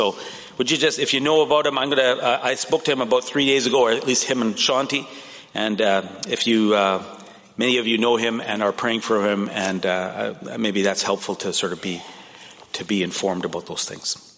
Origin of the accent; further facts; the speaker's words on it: Sudbury, Ontario, Canada; And some of you know I'm from Sudbury, Ontario, which is north of Toronto, around several hours.